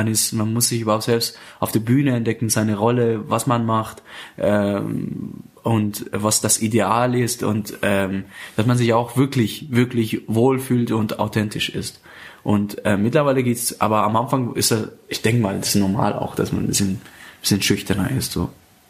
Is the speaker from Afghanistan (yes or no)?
yes; Afghanistan; Garmisch-Partenkirchen gewohnt und für diejenigen, die mich jetzt nicht sehen, also für euch alle, ursprünglich komme ich aus Afghanistan.